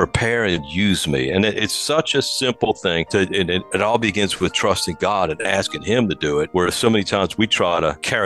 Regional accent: New Orleans, Louisiana, United States; And that's where I grew up in New Orleans.

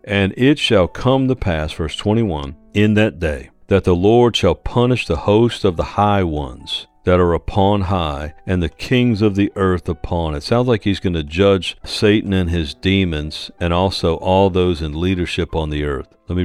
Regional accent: New Orleans, Louisiana, United States; You know, I was born and raised in New Orleans. That's all they do is celebrate down there, man.

